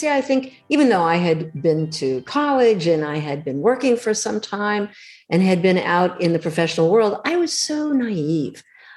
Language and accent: English; Pasadena, California, United States; I am a grandma from California, actually technically from Pasadena, California, which I don't know, some people have heard of Pasadena.